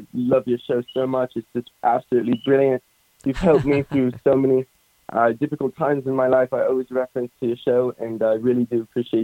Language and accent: English; South Africa; also born or lived in London; now in United States; I am from South Africa.